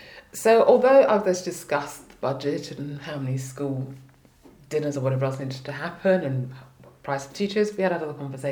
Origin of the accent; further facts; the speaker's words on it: England, United Kingdom; accent: English; maybe my English accent might give me a chance there.